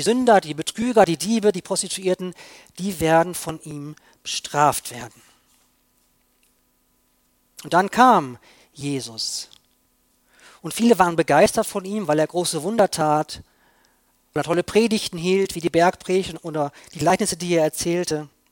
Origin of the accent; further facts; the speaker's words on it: Bielefeld, North Rhine-Westphalia, Germany; moved away as an adult; Meine Heimat ist Bielefeld. Gibt es wirklich, da komme ich her. Und ja, jetzt wie gesagt, seit Sommer letzten Jahres hier in Oberbayern